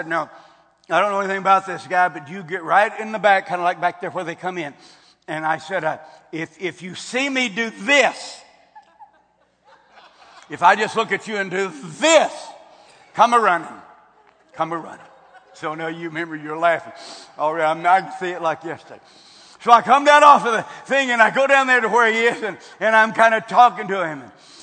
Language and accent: English; Texas, United States; Well, I'm from Texas, and I wear boots.